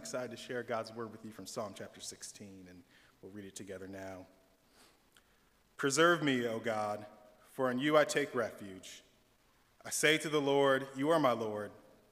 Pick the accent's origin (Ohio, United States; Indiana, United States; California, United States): California, United States; born there; also born or lived in Illinois / Tennessee; I was born in California, moved to Illinois, moved back to California, moved back to Illinois, down to Tennessee, back to California, and finally back to Illinois.